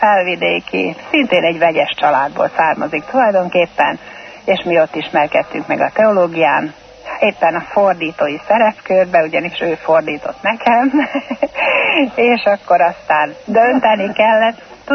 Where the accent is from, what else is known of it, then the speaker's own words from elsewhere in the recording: Subotica, Vojvodina, Serbia; born there; Szabadkán születtem, és az odavaló evangélikus gyülekezetnek a tagja voltam.